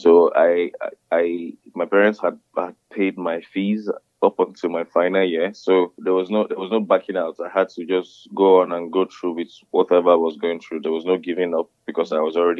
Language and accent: English; Nigeria; I'm a Nigerian from a Nigerian home, and I have Nigerian parents.